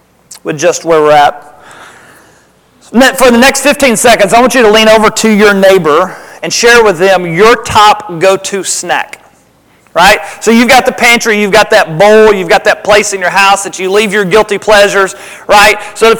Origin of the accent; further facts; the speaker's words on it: Tennessee, United States; Right, I grew up in Tennessee. We're pretty simple down there.